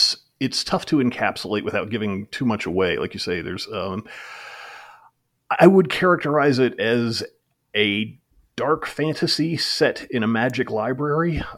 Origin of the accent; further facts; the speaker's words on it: South Carolina, United States; also born or lived in Idaho; now in Atlanta, United States; No, well, I've been here 30 years, but I grew up in South Carolina and was born in Idaho, which is on the opposite side of the country.